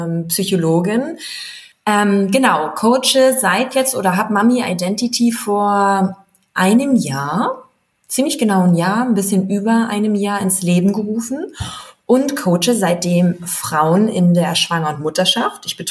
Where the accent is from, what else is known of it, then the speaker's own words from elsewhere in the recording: Wolfsburg, Lower Saxony, Germany; born there; now in Berlin, Germany; bin gebürtige Wolfsburgerin, heißt lebe jetzt seit 7 Jahren sogar schon fast in Berlin.